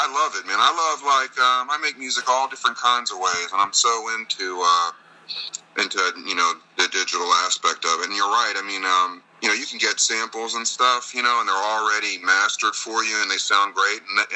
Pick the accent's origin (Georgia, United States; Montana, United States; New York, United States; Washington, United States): Georgia, United States; Savannah; you know, I'm from Savannah.